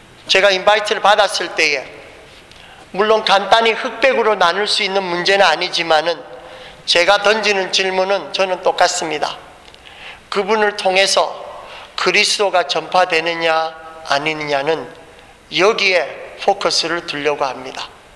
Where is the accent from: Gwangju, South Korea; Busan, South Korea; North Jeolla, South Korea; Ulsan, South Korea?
Busan, South Korea; 대구나 부산은 제 고향이 부산이라니까